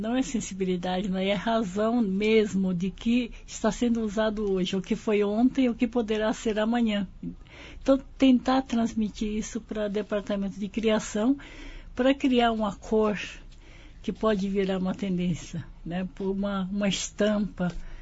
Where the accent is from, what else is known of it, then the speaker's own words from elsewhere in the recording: Brazil; Eu sou brasileira.